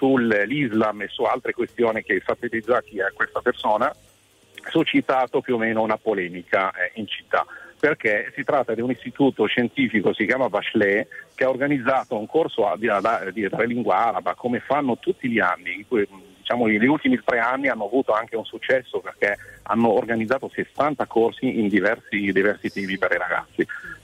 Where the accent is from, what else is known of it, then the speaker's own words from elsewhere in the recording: Abbiategrasso, Lombardy, Italy; Io sono da Biategrasso, provincia di Milano